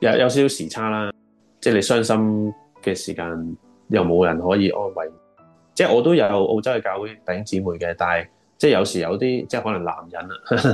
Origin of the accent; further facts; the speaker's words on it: China; 咁我哋中國人咁啊，好誠實咁樣答啦